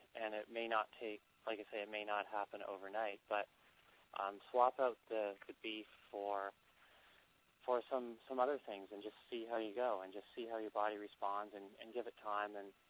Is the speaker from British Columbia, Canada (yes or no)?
yes; Vancouver, British Columbia, Canada; And I'm from Vancouver originally, and on the west coast there, the salmon come back to spawn each year